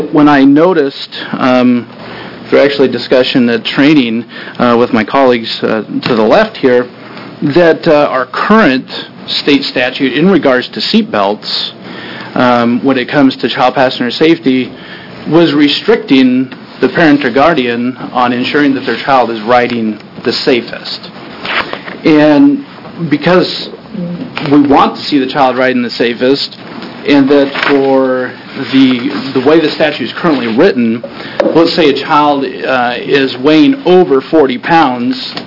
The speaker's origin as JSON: {"language": "English", "town": "Tillamook", "region": "Oregon", "country": "United States", "said": "as the representative said, that I'm from Tillamook, and I work for the City of Tillamook."}